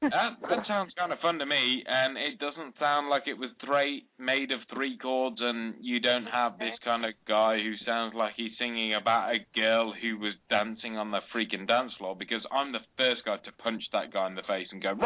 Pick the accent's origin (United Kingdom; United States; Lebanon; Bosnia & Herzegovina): United Kingdom; England; No, I'm from England, I'm not from Australia.